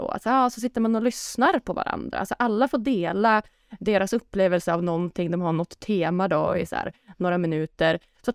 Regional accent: Umeå, Västerbotten County, Sweden; Ja, när jag var hemma i Umeå sist

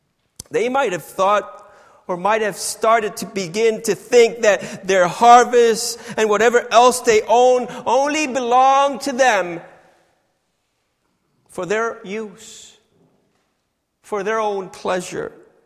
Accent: Brooklyn, New York, United States; born there; also born or lived in New Jersey; when we got to the United States, I took them around where I came from, where I was born in Brooklyn.

